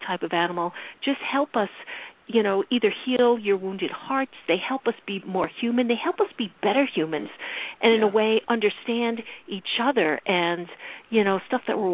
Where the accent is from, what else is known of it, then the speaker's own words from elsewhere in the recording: New York City, New York, United States; even though I didn't grow up in rural Wisconsin, you know, I grew up in New York City